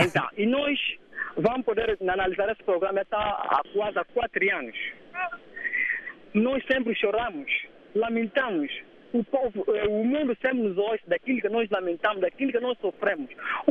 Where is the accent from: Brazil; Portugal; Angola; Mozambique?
Angola; Cabinda; Eu falo em nome de Cabinda, sou Cabinda, nasci em Cabinda e sempre sou sofredor de Cabinda.